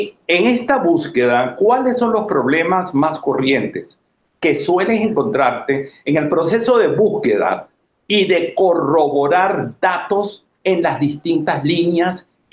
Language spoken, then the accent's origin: Spanish; Venezuela; Yo soy de origen venezolano.